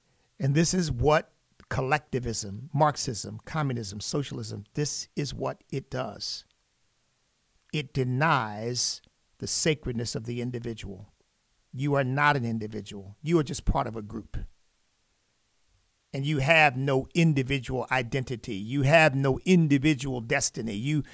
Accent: United States; I'm not embarrassed to be American. I love my country. I'm thankful to God that I'm an American.

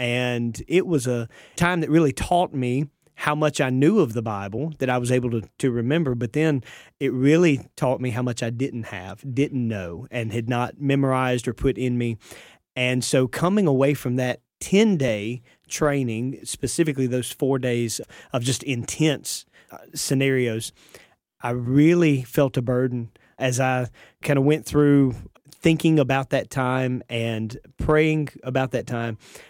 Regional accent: United States; I grew up in Wayne County and then started pastoring right out of high school

